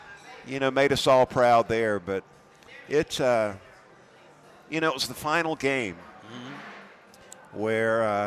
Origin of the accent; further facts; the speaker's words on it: Valdosta, Georgia, United States; you've been spoiled growing up in Valdosta.